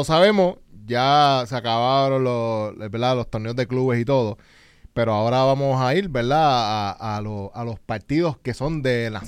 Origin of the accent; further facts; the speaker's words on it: Puerto Rico; La cría que nosotros tenemos como boricua es más o menos igual.